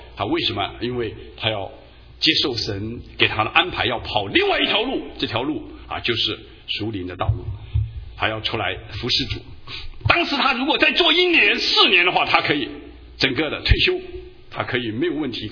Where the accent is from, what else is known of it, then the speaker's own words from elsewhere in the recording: China; 我们中国人马上给自己说我好汉了